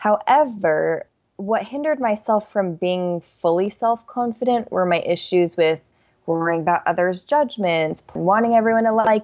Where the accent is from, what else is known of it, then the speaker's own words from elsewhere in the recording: Torrance, California, United States; I was born and raised in Torrance. It's a suburb of Los Angeles, and my family is generally from Taiwan and China.